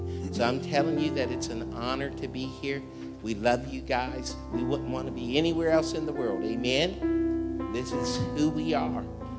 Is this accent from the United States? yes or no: yes; Ohio, United States; I said, man, I'm from the greatest area ever in the state of Ohio.